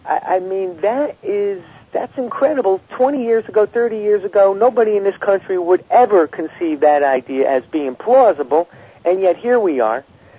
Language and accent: English; United States; And it's, to me, as an American, anyone considering voting for a guy named Obama